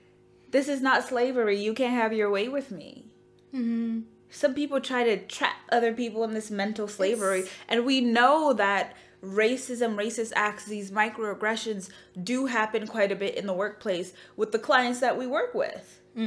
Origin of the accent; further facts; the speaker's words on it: Brooklyn, New York, United States; I remember growing up in Brooklyn, New York